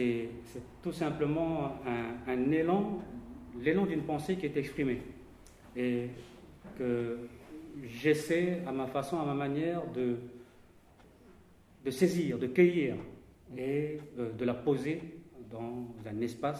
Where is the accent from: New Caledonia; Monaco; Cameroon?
New Caledonia; Canala; J'ai grandi à Kanala